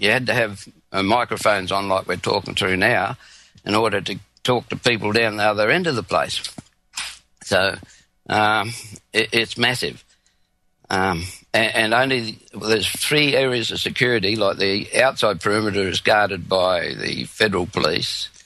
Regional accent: Australia; The only Aussie on each shift of all these Americans, my kids sounded like Californians.

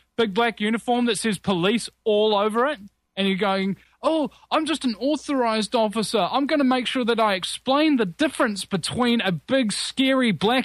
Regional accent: Auckland, New Zealand; but it will make its first appearance in Auckland, my hometown

